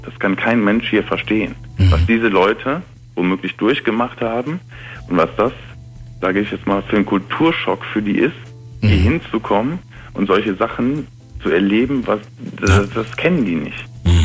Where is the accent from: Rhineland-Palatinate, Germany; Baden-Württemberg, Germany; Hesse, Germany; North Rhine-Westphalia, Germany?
North Rhine-Westphalia, Germany; Wesseling; Ich komme hier aus Wesseling, das ist in der Nähe bei Köln, Bonn, Rheinland.